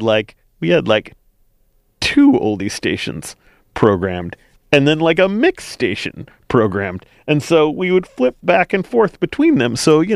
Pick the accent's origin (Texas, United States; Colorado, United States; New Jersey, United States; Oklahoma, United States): Oklahoma, United States; also born or lived in Belgium; I was born in Belgium. And I sort of came into consciousness, aside from a couple scattered memories of Europe, I came into consciousness in Oklahoma.